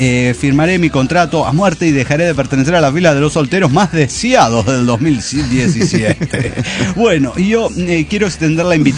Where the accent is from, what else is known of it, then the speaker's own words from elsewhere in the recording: Arica, Arica y Parinacota, Chile; Soy el pomo de Arica, Chile.